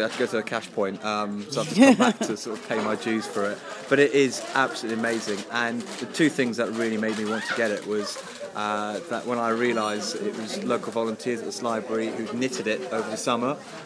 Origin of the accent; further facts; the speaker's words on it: London, United Kingdom; I grew up on the Ferrier Estate.